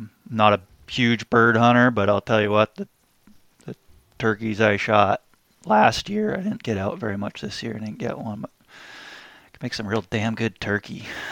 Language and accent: English; New Hampshire, United States; born or raised there